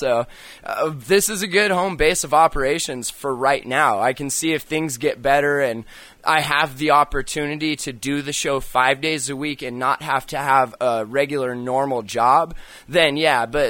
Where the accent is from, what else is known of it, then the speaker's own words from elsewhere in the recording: Lancaster, California, United States; born there; now in Montana, United States; I was born in California. I was born in Lancaster, Glendale Hospital, driven home in a limo.